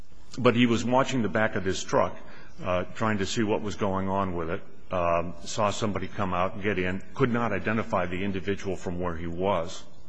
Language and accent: English; Phoenix, Arizona, United States; I'm a lawyer from Phoenix, Arizona, representing Mr. Murphy.